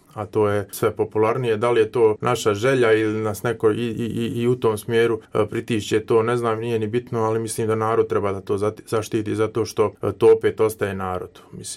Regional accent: Visoko, Federation of Bosnia and Herzegovina, Bosnia & Herzegovina; born there; also born or lived in Brčko; Ja sam rođen u Visokom, ja uopšte nemam neki osjećaj prema ravničarskim rijekama

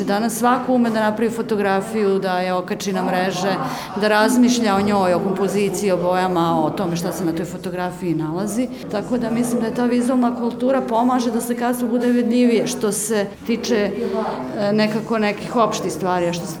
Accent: Belgrade, Serbia; dolazim iz Beograda, ovdje sam prvi put na ovoj koloniji

